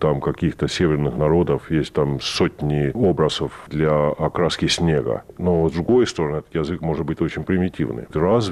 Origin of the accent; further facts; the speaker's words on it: Southern Estonia, Estonia; я родился в Южной Эстонии, поэтому мое детство не было проведено вместе с финским телевидением, поэтому я говорю по-фински очень скверно.